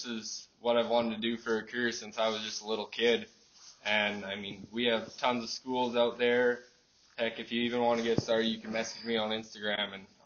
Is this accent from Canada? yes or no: yes; Biggar, Saskatchewan, Canada; I'm from Bigger, Saskatchewan.